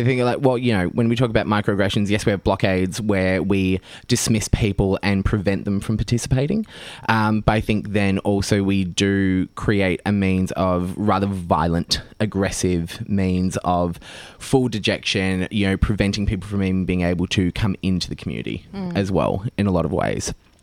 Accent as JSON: {"language": "English", "town": "Shepparton", "region": "Victoria", "country": "Australia", "tie": "born or raised there", "said": "I do believe I was 9 years old, growing up in Shepparton, Country Victoria."}